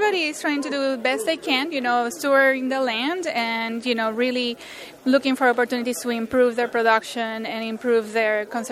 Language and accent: English; Rhode Island, United States; now in Kentucky, United States; I come from New England. And in Rhode Island, it's all about the stone walls and all of this.